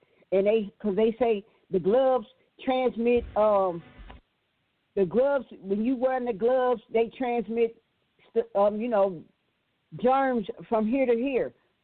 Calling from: New Jersey, United States; I'm calling from Jersey.

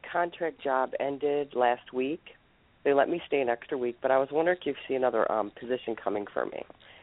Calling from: Ohio, United States; I'm calling from the state of Ohio.

